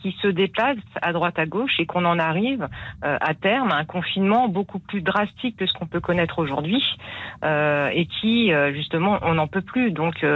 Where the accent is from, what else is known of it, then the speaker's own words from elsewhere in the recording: Paris, Île-de-France, France; now in La Roche-sur-Yon, France; Alors, je suis parisienne à la base, donc oui. Je connais très bien la région parisienne. Et maintenant, en Vendée, je suis sur La Roche-sur-Yon.